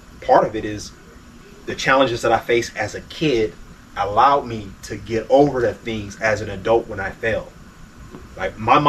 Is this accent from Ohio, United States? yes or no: yes; Cleveland, Ohio, United States; as a black man growing up in Cleveland, Ohio, you know, the things I went through